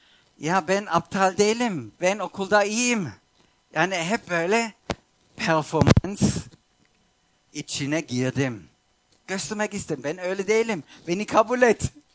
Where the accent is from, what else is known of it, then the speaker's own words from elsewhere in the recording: Germany; Ben kendi hayatımda bunu yaşadım. Ben Almanya'da büyüdüm. Bizim iki katlı evimiz vardı.